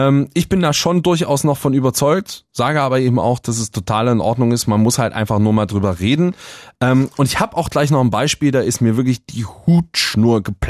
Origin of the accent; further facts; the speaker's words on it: Saxony, Germany; wir kommen beide tatsächlich aus der Nähe von Dresden